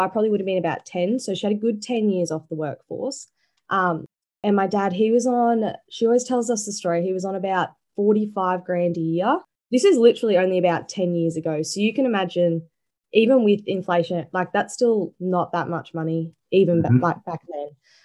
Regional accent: Sunshine Coast, Queensland, Australia; I am 21. I'm from the Sunshine Coast. Been here pretty much my whole life. Moved here when I was 5. So I just say this is my territory now.

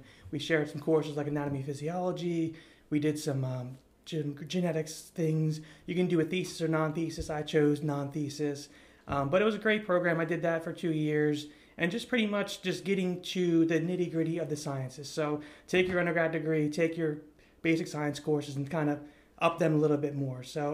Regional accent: New Jersey, United States; now in Louisiana, United States; I'm from New Jersey, so a long way from Louisiana here

